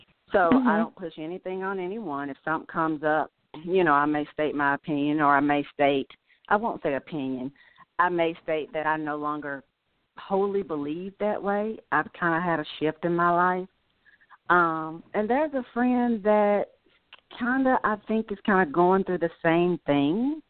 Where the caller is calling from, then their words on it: Georgia, United States; I'm calling from Georgia.